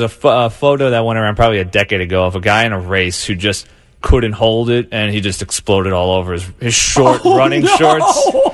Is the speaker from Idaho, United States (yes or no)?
yes; Homedale, Idaho, United States; So I'm from Homedale, too. So between the running and Homedale, and I guess even the pooping too, this story really hits close to home.